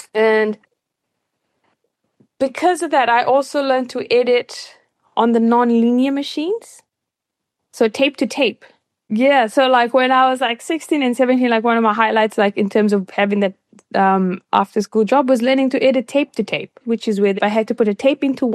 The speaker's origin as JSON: {"language": "English", "country": "Fiji", "moved": "yes", "lives_now": "New Zealand", "said": "I just was like, I'm coming from Fiji. It's quite naive in terms of coming into a predominantly Kiwi white neighborhood, you know, white city."}